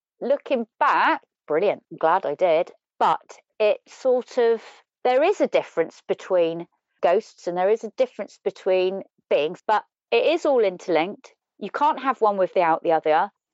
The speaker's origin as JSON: {"language": "English", "town": "Exmouth", "region": "South West England", "country": "United Kingdom", "tie": "born or raised there", "also_born_or_lived": "Los Angeles", "said": "some of my friends from my hometown in Exmouth at the time had gone over there to live."}